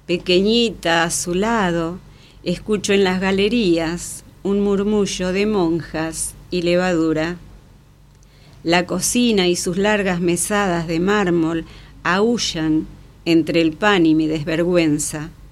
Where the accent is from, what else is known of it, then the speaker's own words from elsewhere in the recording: Carcarañá, Santa Fe, Argentina; De niña, en Carcarañá